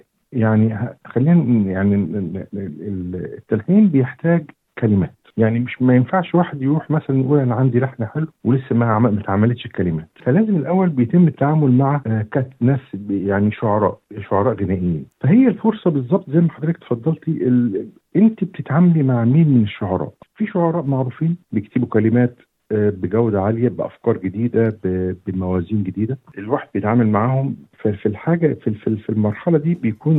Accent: Port Said, Port Said Governorate, Egypt; born there; أنا من مواليد مدينة بورسعيد في جمهورية مصر العربية

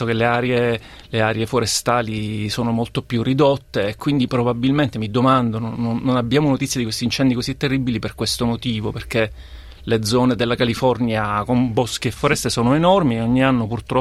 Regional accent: Sicily, Italy; come tu vai in Sicilia Bilboa, per esempio, esatto, appunto da dove vengo io, vedi, trovi un sacco di alberi.

